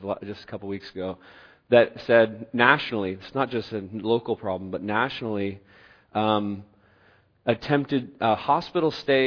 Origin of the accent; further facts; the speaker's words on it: Eugene, Oregon, United States; an article published on March 9th of this year in the Register Guard, my hometown newspaper in Eugene